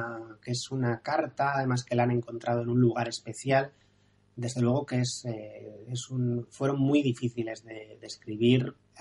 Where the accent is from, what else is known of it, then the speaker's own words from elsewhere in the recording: San Sebastián, Basque Country, Spain; He dicho que soy de Donosti, que paseo por La Concha